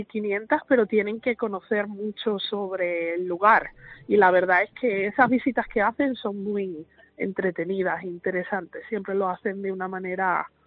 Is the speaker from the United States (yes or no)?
no; Villafranca de los Barros, Extremadura, Spain; Soy de Badajoz, de un pueblo.